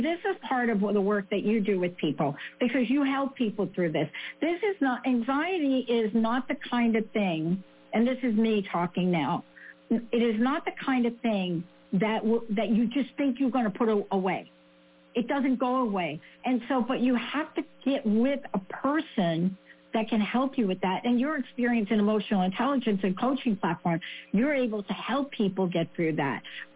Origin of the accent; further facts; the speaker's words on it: New York City, New York, United States; I'm a kid from the Bronx, and he says to me